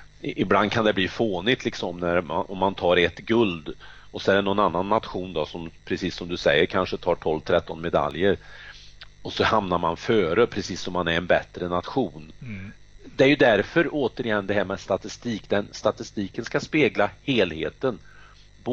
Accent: Värmland, Sweden; Sen noterade jag Karlstad som den värmlänning jag är.

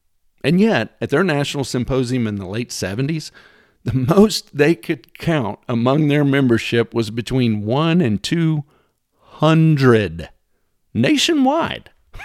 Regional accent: Texas, United States; I'm an individual, I'm a Christian, I'm a husband, I'm a father, and I'm a Texan.

